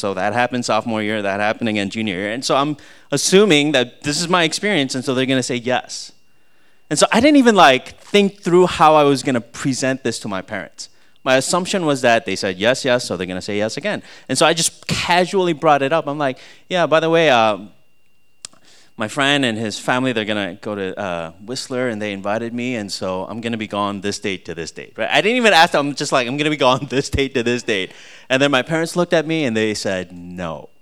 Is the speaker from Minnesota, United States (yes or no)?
yes; Minnesota, United States; And so I grew up in Minnesota skiing, and it was a great experience, but skiing in Minnesota is good because we have a bunch of hills, but it's not great because we don't have any mountains.